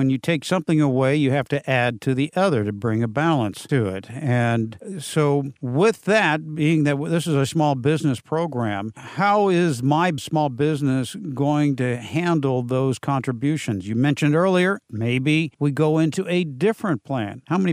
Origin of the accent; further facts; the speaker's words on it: San Diego, California, United States; out of San Diego, my hometown.